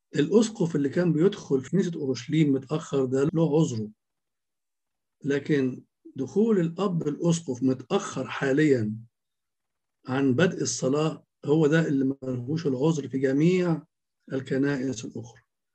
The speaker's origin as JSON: {"language": "Arabic", "country": "Egypt", "said": "عندنا في مصر بالذات"}